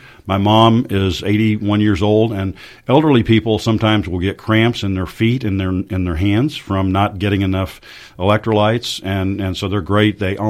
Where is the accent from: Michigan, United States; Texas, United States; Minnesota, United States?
Texas, United States; Dallas; Well, I grew up here in Dallas, went to the Air Force Academy in Colorado Springs, spent 6 years active in the Air Force.